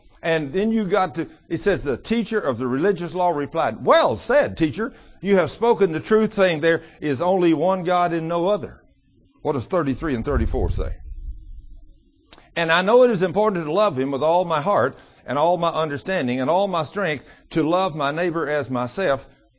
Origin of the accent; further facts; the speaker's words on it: Las Vegas, Nevada, United States; I'm from Las Vegas, and I've come here on a special purpose.